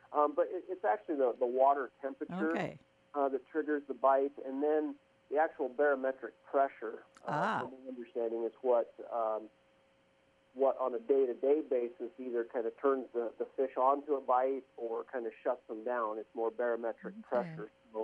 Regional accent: Anita, Iowa, United States; I'm originally from Anita. We didn't have turkeys in the area.

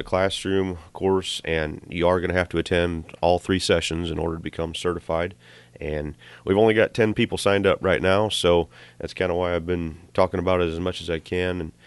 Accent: Illinois, United States; now in Iowa, United States; You know, I grew up in Illinois, so I grew up hunting doves

